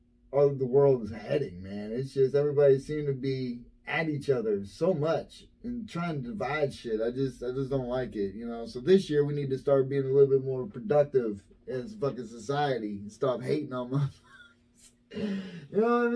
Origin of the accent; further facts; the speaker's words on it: Erie, Pennsylvania, United States; Look, I'm from Erie, Pennsylvania. We get a lot worse than up here.